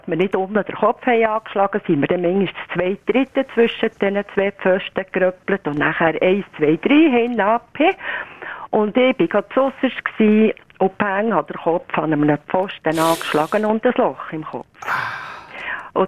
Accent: Brienz, Bern, Switzerland; Ja, also ich bin in Brienz aufgewachsen. Und in den späten 50er Jahren haben wir hinter dem Haus, wo ich gewohnt habe, wo ich bin aufgewachsen

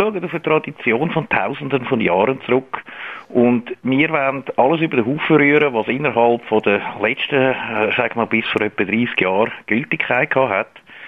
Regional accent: Switzerland

